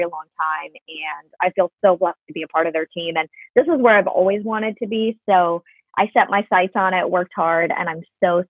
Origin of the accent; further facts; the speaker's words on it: North Carolina, United States; I grew up here in North Carolina, so I understand North Carolina snow better